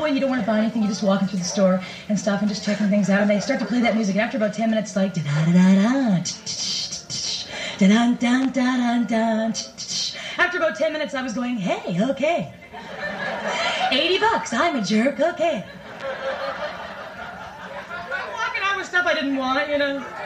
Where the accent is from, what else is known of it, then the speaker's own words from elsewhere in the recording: Toronto, Ontario, Canada; No, I'm from Toronto, in Toronto, and you're from Newfoundland